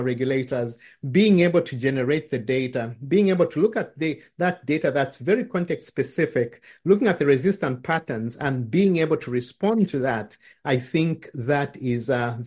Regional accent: Zambia; where I'm from originally from Zambia, we have these regulations.

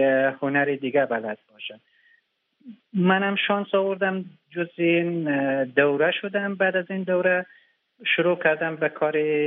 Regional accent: Afghanistan; now in Iran; من که به عنوان یک افغانی مهاجر اونجا بودم

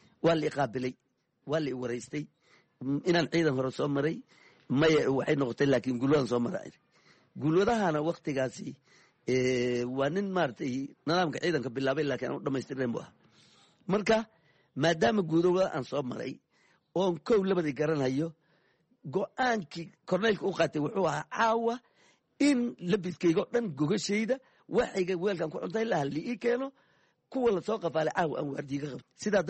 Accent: Jamaame, Lower Juba, Somalia; waxaan ku soo koray degmada Jamaama la dhaho, waan ku soo barbaaray miigan ku dhashay, laakiin koritaankayga wuxuu ahaa degmada Jamaamo.

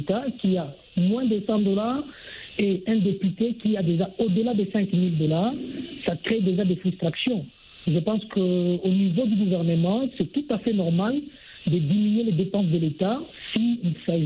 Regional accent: DR Congo; ici chez nous en RDC

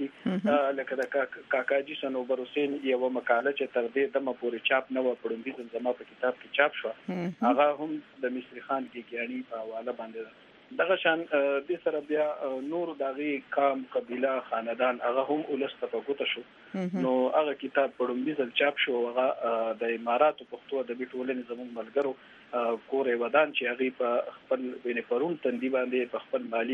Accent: Kharka, Khyber Pakhtunkhwa, Pakistan; also born or lived in Charsadda / Peshawar; او دا خریکوال چې دی زمونږ د کلی نوم دی خرکه. نو زه د خیبر پښتونخوا تحصیل شبقدر سره تعلق ساتم. ډېره ادبي زرخیزه علاقه ده. زه په دغه کلی کې پیدا شوم، خرکه کلی کې.

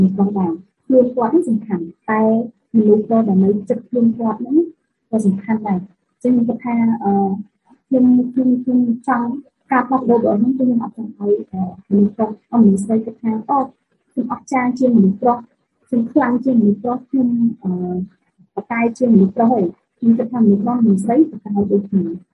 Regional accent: Battambang, Cambodia; now in Phnom Penh, Cambodia; ដោយសារតែខ្ញុំជាអ្នកបាត់ដំបងជាអ្នកសុខបាត់ដំបងហើយខ្ញុំរស់នៅភ្នំពេញ

